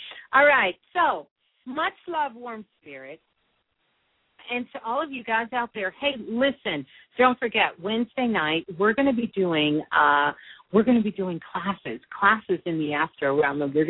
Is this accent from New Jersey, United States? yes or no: no; New York City, New York, United States; How is things in my hometown of Brooklyn, Brooklyn?